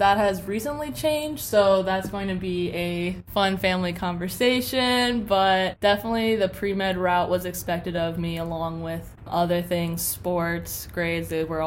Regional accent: Valparaiso, Indiana, United States; So I grew up in Valparaiso, Indiana. It's about an hour from Chicago. My dad is a Korean immigrant.

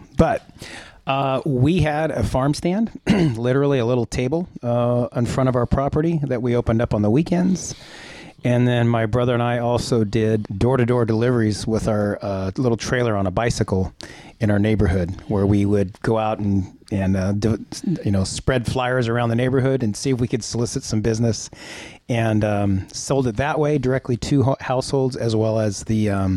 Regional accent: Sacramento, California, United States; I was 10. I grew up in Sacramento. Our back fence was, in fact, aligned with Carmichael.

